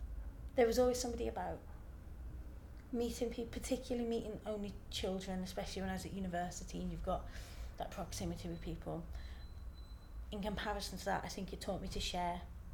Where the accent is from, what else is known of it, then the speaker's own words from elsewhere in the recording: Birmingham, West Midlands, United Kingdom; But growing up in Birmingham was very dark. It's a very industrial city, and I grew up in the 80s before a lot of the developments have happened.